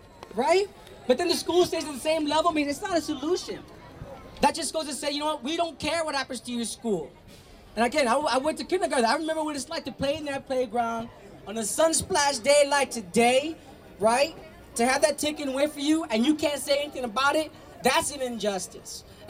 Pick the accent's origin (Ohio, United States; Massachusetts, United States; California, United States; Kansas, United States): California, United States; San Francisco; I was born in San Francisco. Lived above La Cumbre, right here in Valencia. I grew up in this neighborhood.